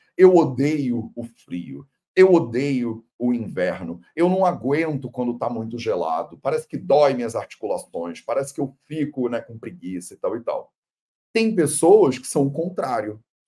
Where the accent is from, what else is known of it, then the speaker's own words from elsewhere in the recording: Rio de Janeiro, Brazil; accent: carioca; aí desculpa o meu sotaque, porque eu me escuto fazer esse chiado bizarro, mas eu não tenho o que fazer, eu sou carioca, né?